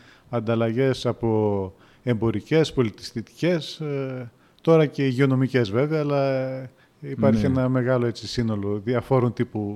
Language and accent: Greek; Trikala, Thessaly, Greece; εγώ που κατάγομαι και από τα Τρίκαλα που ζω εκεί